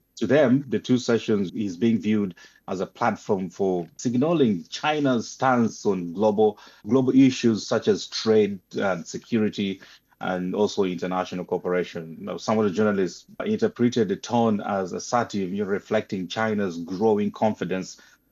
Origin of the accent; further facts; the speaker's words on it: Northern Region, Uganda; I come from Uganda. I work in Kenya. I'm not